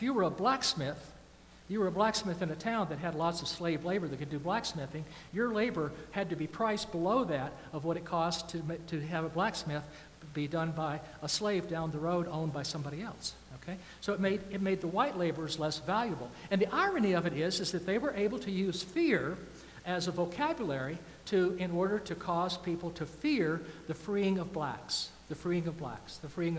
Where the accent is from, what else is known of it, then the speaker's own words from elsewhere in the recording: the South, United States; I'm from the South, and a long time ago, we used to refer to the Civil War as the War of Northern Aggression.